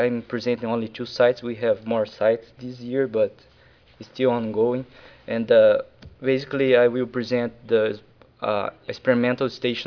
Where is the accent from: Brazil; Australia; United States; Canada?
Brazil; English is a second language; I'm from Brazil, and don't look like, but I'm from Brazil